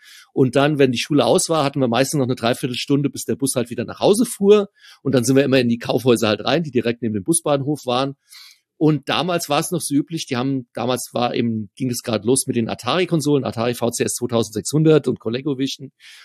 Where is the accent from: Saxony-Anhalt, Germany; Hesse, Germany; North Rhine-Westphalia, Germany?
Hesse, Germany; ich komme aus der Nähe von Frankfurt